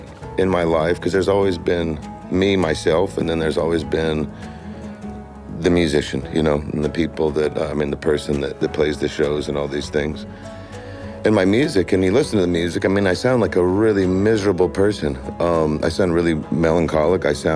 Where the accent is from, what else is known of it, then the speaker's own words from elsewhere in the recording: Texas, United States; also born or lived in Memphis, Tennessee; because I was born in Memphis, I was raised in Texas, so I have to play country.